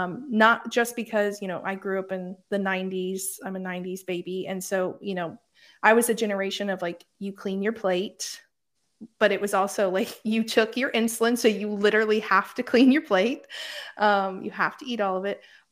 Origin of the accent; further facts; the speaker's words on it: Kansas, United States; So I grew up in Kansas, in Southwest Kansas, a very small town of about 1,000 people. So when people are like, oh yeah, I'm from a small town, I'm like, no, I am from a small town.